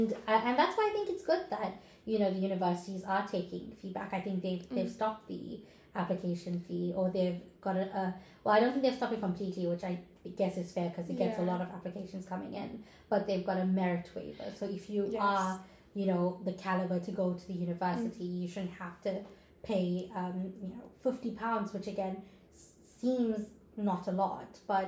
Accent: South Africa; And I come from South Africa.

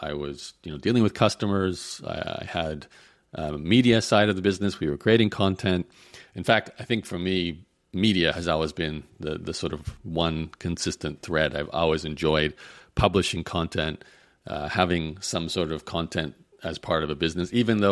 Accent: Australia; I grew up in Australia

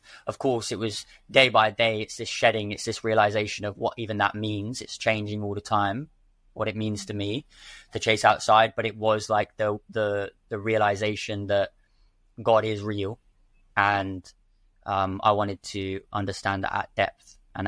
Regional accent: London, United Kingdom; I had a series of, you know, successes and failures while I was growing up in London and in the industry.

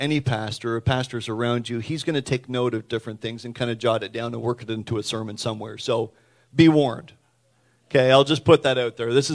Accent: Hatfield Point, New Brunswick, Canada; a young man growing up in Hatfield Point. It's not a very big area. It's all farmland and a community of maybe 500 people.

